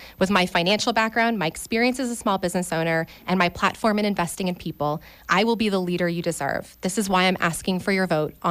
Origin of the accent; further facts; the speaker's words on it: Cohasset, Massachusetts, United States; I love Sandy Beach in my hometown of Cohasset.